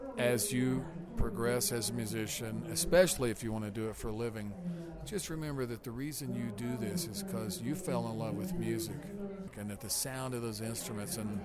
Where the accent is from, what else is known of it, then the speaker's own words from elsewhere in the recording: Kentucky, United States; moved away as an adult; now in Nashville, United States; We're both from Kentucky, so I too didn't grow up in Nashville, even though I moved there at age 28, and I've been there all these years.